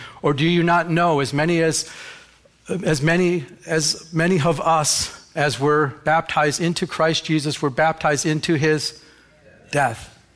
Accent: Michigan, United States; I'm from Michigan. I could have just said, wait, it's cold.

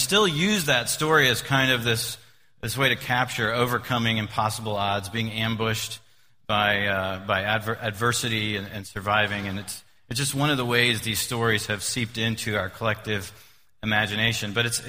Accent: Philadelphia, Pennsylvania, United States; And I'm from the Philadelphia area, and in the Philadelphia area, we have this thing called Tasty Cakes, or these snack cakes.

